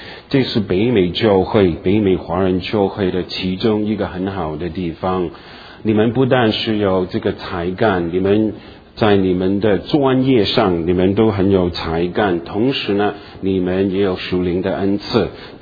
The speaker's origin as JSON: {"language": "Chinese", "country": "Hong Kong", "tie": "born or raised there", "also_born_or_lived": "Guangdong, China", "said": "那我是广东的，我是这个在广东出生，在这个香港长大，是从香港来的。"}